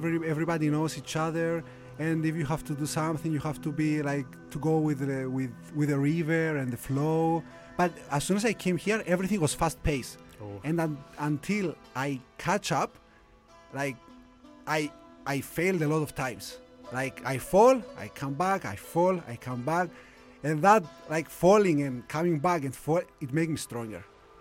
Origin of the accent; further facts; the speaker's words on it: Cyprus; Me, I came from Cyprus after having taken a scholarship at the Vancouver Film School.